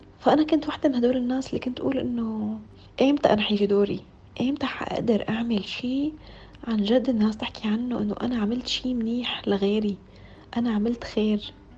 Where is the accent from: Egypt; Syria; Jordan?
Syria; نحن معروفين نحن سوريين